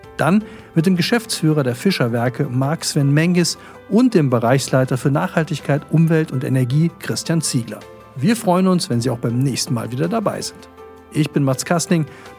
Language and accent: German; Cologne, North Rhine-Westphalia, Germany; born there; als gebürtiger Kölner